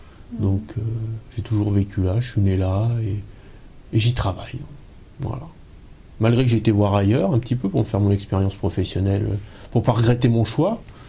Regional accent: Orléans, Centre-Val de Loire, France; now in Chessy, France; Vu que j'ai 40 ans, donc je suis un pur souche. Mmh. Voilà, je suis né à Orléans et ça va faire juste 4 ans maintenant que j'ai migré vers Chessy.

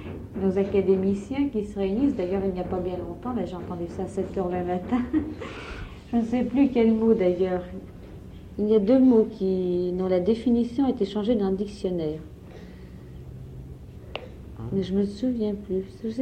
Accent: France; On est français, mais on parle français

